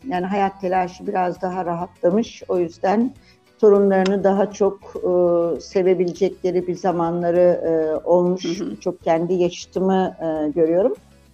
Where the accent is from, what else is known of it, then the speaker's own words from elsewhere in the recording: Ankara, Turkey; born there; Şimdi ben 1958 yılında doğdum Ankara'da.